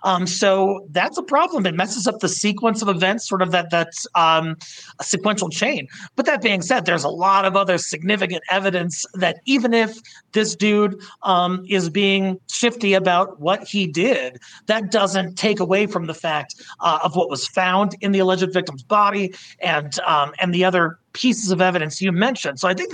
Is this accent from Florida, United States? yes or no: no; Colorado, United States; you look at the Aurora Theater shooting case, James Holmes in my home state of Colorado